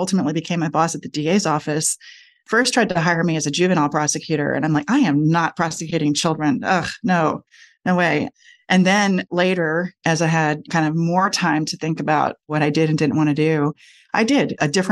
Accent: Austin, Texas, United States; He brought her back to Texas. So I was actually born and raised in Austin. I'm a unicorn. I know a lot of people think it's rare to encounter one of us. I have lived elsewhere, but I seem to always come back to Austin.

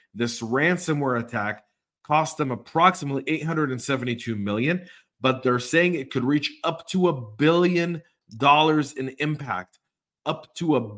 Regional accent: Georgia, United States; or Buddy Carter from my home state of Georgia

